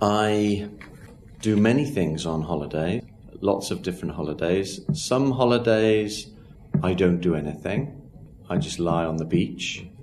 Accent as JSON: {"language": "English", "country": "United Kingdom", "said": "And being British, we eat lots of pizzas in England"}